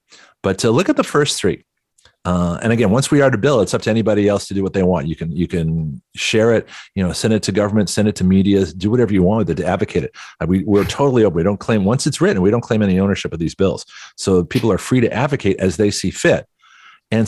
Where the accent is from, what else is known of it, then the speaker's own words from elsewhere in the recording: Toronto, Ontario, Canada; born there; because I was born in Toronto.